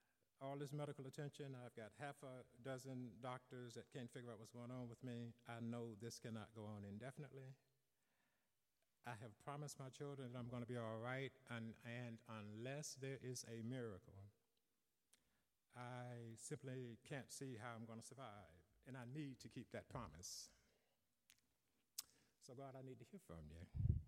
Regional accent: Tuskegee, Alabama, United States; also born or lived in Montgomery; I was born in Montgomery, Alabama, 1954. I grew up in Tuskegee. And like most Southern Black families, I was heavily steeped in a very strong faith tradition.

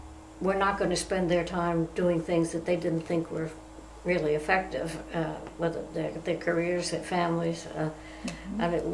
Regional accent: New York, United States; Long Island.

